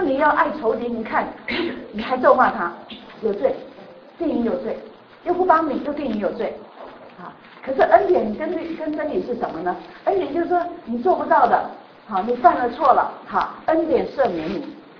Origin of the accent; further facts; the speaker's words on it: China; 对我们中国人来说呢，如果是中国人写的话，写给中国人